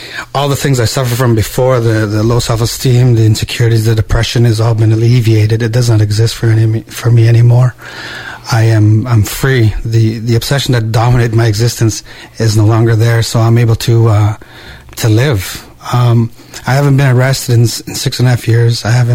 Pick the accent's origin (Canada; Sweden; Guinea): Canada; Garden River, Ontario; now in Quebec, Canada; I'm an Ojibwe from Garden River, Ontario. I've been in Quebec now for the past 18 years or so